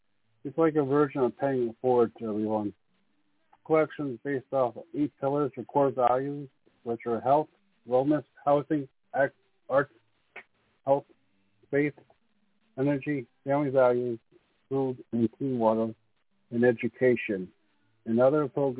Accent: New Jersey, United States; But I'd like to share something with you that happened to me when I was growing up in North Jersey.

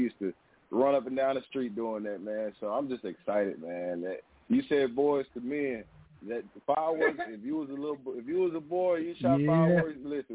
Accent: Jonesboro, Arkansas, United States; I'm from Jonesboro, so that's probably from Pine Bluff.

